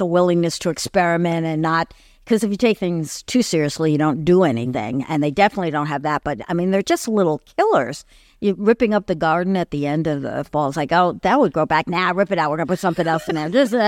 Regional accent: Albany, New York, United States; She was the neighbor where I grew up in West Albany.

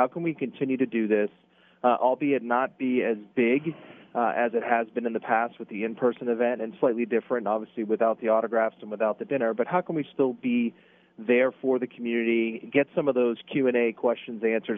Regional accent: Derry, New Hampshire, United States; It was the old WNDS back in my time growing up in Derry.

